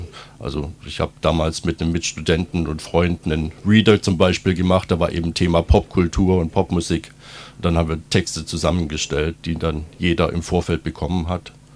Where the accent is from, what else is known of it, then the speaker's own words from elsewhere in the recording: Böblingen, Baden-Württemberg, Germany; born there; ich bin 1967 in Böblingen geboren, habe es in meinem Leben immerhin bis Tübingen geschafft, also ich gehöre quasi zum deutschen Jet-Set, und bin dann nach dem Zivildienst nach Tübingen zum Studium gekommen, Sozialpädagogik.